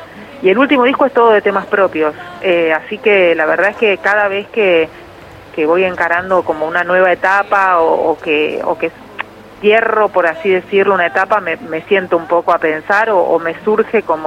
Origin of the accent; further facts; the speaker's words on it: Buenos Aires, Argentina; como argentina y como porteña